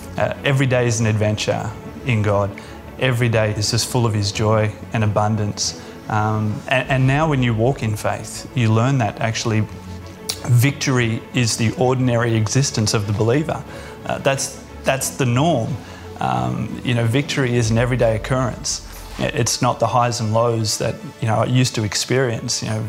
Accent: Brisbane, Queensland, Australia; I'm from Brisbane, Australia.

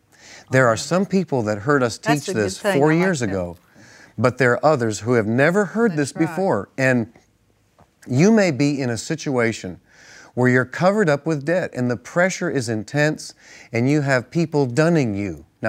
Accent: Massachusetts, United States; now in Texas, United States; growing up in Massachusetts, it took the Lord getting me to ORU and then down here through Terry.

